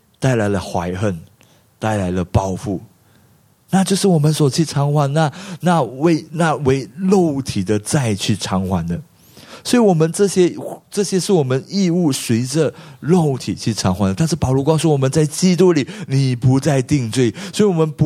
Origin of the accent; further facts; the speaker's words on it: Malaysia; now in Singapore; 当我从马来西亚来到新加坡的时候，